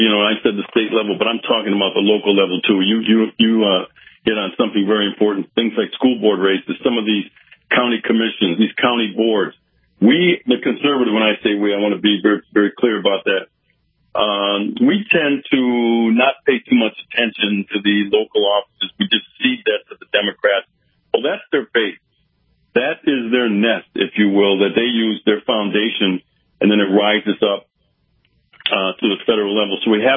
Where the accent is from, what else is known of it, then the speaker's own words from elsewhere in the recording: Wisconsin, United States; I decided to take the fight back from Washington, D.C., back to my home state of Wisconsin